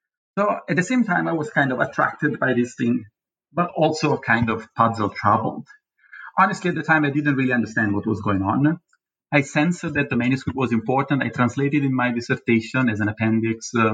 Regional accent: Naples, Campania, Italy; in this city, in Naples, my hometown. So I kind of got attracted by West African community

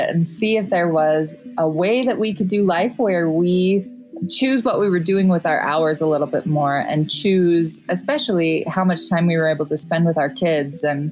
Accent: Idaho, United States; David grew up in Kansas and I grew up in Idaho.

